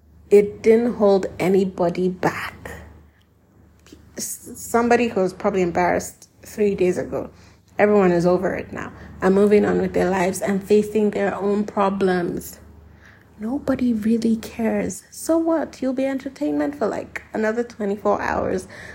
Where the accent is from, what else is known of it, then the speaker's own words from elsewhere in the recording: Nigeria; now I'm Nigerian, so I'm going to say it the Nigerian way.